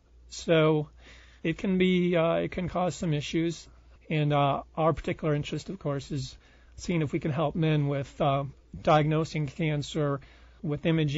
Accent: Tucson, Arizona, United States; I grew up in Tucson, Arizona. I went to undergrad at University of Arizona.

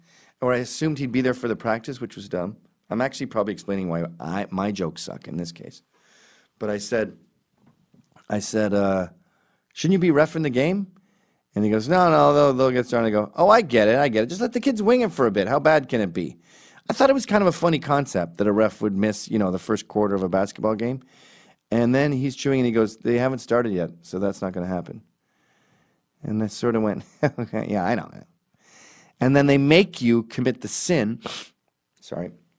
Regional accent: Quebec, Canada; because I come from Quebec, where if you want to riff, you don't know if the person is French or English.

